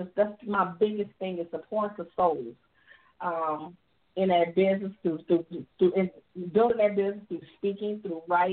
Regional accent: Chicago, Illinois, United States; I am from Chicago, Illinois, where I come from a place of, I don't know, dysfunction

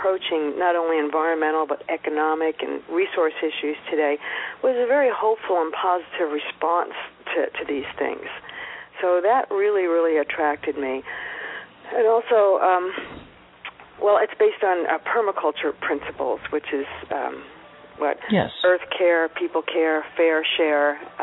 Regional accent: East Coast, United States; now in California, United States; I grew up on the East Coast, but I've been in California for, you know, 30 plus years.

